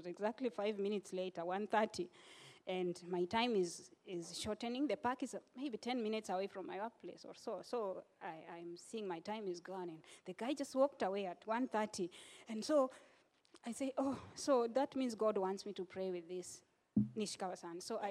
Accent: Kenya; I tell him I come from Kenya.

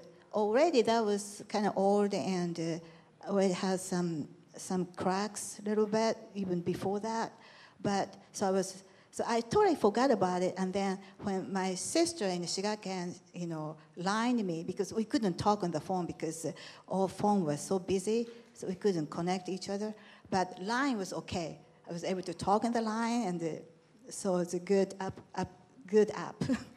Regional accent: Kyoto, Japan; English is a second language; So I decided to go down to Kyoto, my hometown, and so of course, just before 8 o'clock, I felt a big shake. My hometown is very close to the epicenter

